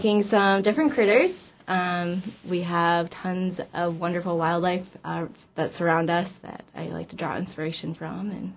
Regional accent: East Coast, United States; So I am from the East Coast. I went to school at Savannah College of Art and Design

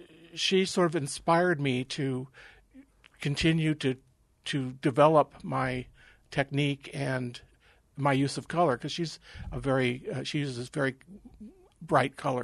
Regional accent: Juneau, Alaska, United States; born there; I was born in Juno, and before Alaska was a state.

